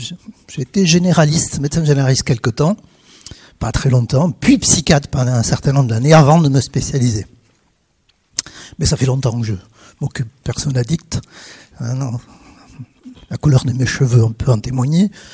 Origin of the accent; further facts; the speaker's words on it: Jonzac, Nouvelle-Aquitaine, France; je viens de Jonzac. Quand il n'y a pas de bouchon, c'est une heure de route, à mi-chemin, entre Bordeaux et La Rochelle. Une mégalopole de 3800 habitants.